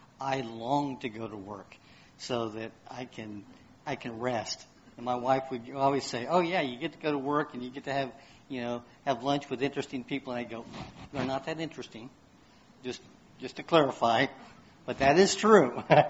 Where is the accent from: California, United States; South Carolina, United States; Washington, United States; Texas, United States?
Texas, United States; Houston; You know, I grew up in Houston. I know about combat driving. That's how I was raised.